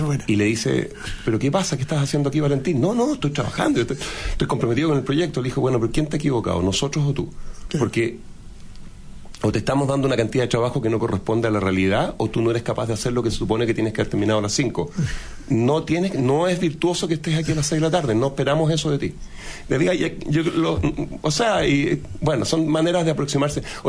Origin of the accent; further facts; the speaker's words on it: Ñuñoa, Santiago Metropolitan Region, Chile; born there; also born or lived in Providencia; yo nací en Ñuñoa y Providencia, o sea, clase media acomodada en la realidad chilena